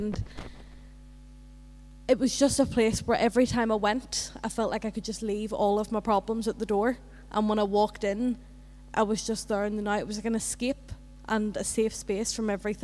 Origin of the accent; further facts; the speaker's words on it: Belfast, Northern Ireland, United Kingdom; So as a child, I grew up in East Belfast and I had a perfect happy wee life.